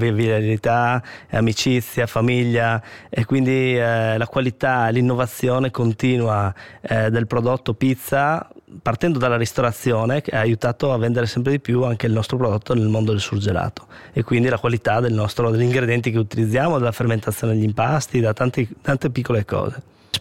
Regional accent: Germany; now in Italy; Mia madre è tedesca, io ho due sorelle, io e le mie sorelle siamo nati in Germania, quindi abbiamo vissuto lì una parte della nostra vita

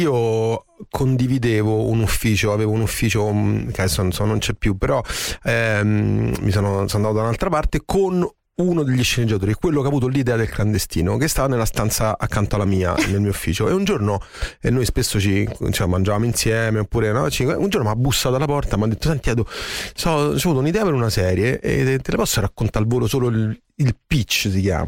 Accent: Rome, Lazio, Italy; lo dico da romano e lo dico da amante di Milano, mi piace molto Milano

